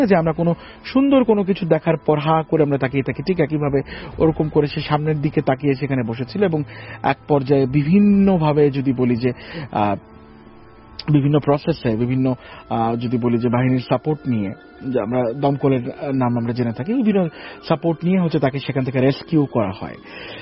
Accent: Comilla, Chittagong Division, Bangladesh; ভাই আমার নিজের বাড়ি কুমিল্লা।

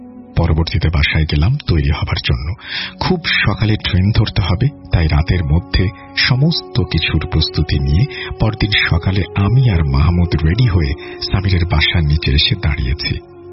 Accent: Barisal Division, Bangladesh; ওর আর আমার দেশের বাড়ি একই জায়গাতে, মানে বরিশাল বিভাগের কোন এক জায়গায়।

